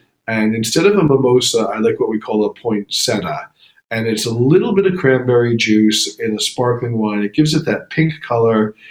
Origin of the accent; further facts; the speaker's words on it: New York, United States; I'm a New Yorker, so just give me a really good bagel with some cream cheese and some lox